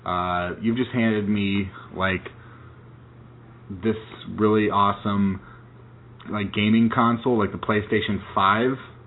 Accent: Seattle, Washington, United States; If you didn't catch it earlier, I'm from Seattle, and I loved Ichiro.

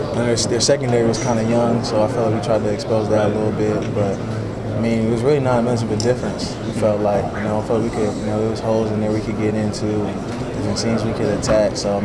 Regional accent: Columbus, Ohio, United States; he's at Ohio State, and I'm from Columbus, so I know him.

